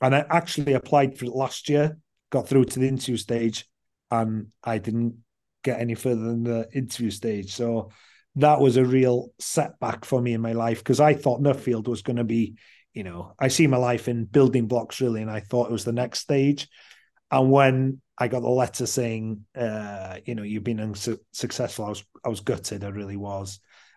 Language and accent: English; Anglesey, Wales, United Kingdom; I grew up on Anglesey